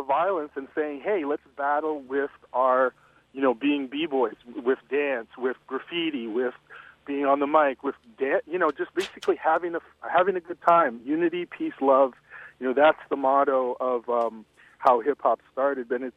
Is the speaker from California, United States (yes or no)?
yes; Los Angeles, California, United States; also born or lived in New York; I was just a fan, basically, growing up in Los Angeles and in New York, going to the open mics like The Good Life and Project Bloat and Lyricist Lounge